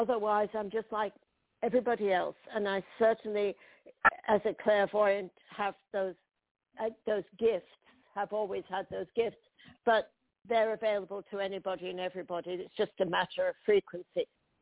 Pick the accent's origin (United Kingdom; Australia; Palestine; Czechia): United Kingdom; Yorkshire and the Humber; now in United States; I live in Montana right now. I came from Yorkshire in England.